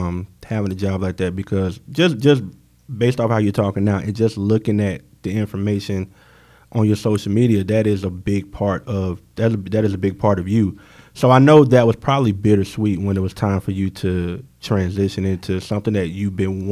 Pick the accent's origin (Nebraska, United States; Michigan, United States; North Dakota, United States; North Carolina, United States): North Carolina, United States; Goldsboro; So I'm from Goldsboro originally.